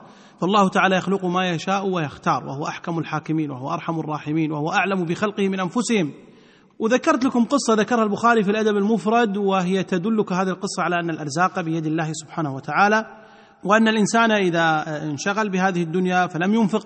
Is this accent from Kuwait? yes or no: yes; Kuwait; مو مدح للكويت لأني أنا كويتي